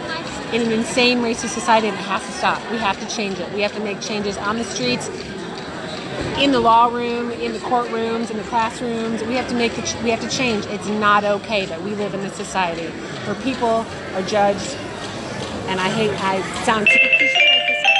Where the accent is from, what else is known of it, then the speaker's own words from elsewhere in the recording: Michigan, United States; Originally, I'm from Michigan.